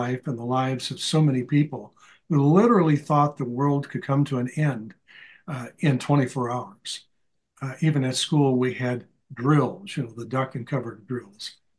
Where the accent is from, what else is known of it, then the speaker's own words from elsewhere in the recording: Cedar Rapids, Iowa, United States; I actually saw him in 1959 when I was 7 years old, when he came to my hometown of Cedar Rapids.